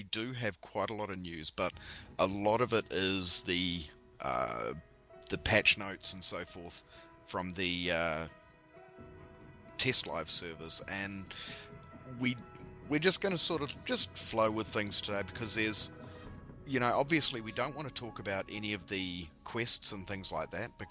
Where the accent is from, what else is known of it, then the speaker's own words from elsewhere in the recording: New Zealand; I'm a Kiwi. I'm not Australian. Don't call me Australian